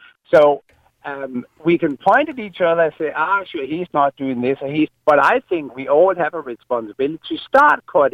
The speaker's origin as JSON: {"language": "English", "country": "Denmark", "said": "I'm from Denmark, okay? So I come from a slightly different culture."}